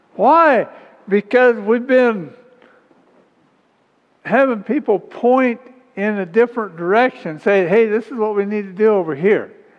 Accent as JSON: {"language": "English", "country": "United States", "said": "Well, I'm an American. I am free."}